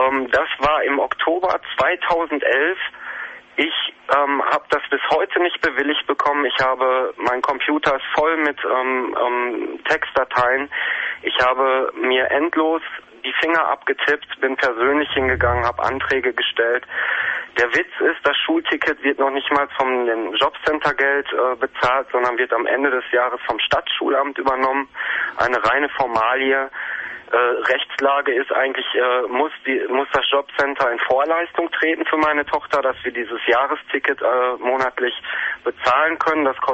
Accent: North Rhine-Westphalia, Germany; ich komme aus dem Ruhrgebiet

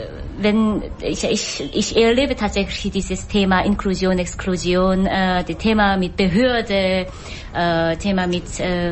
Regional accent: South Korea; German is a second language; moved away as an adult; now in Frankfurt, Germany; Also ich komme selbst aus Südkorea und bin in Frankfurt seit 7 Jahren, also in Deutschland seit 7 Jahren.

